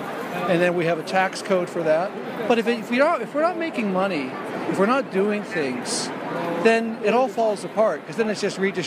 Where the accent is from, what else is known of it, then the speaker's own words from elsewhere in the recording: New York, United States; From New York.